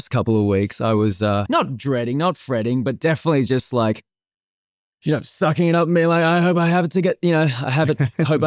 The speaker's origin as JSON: {"language": "English", "country": "Australia", "said": "And Robert, you probably haven't even heard me speak this long as an Australian."}